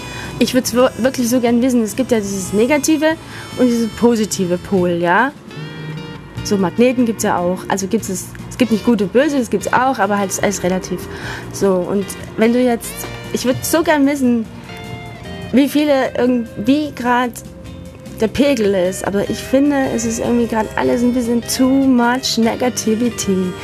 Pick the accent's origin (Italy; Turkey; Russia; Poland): Turkey; German is a second language; also ich komme aus der Türkei und das sage ich euch jetzt.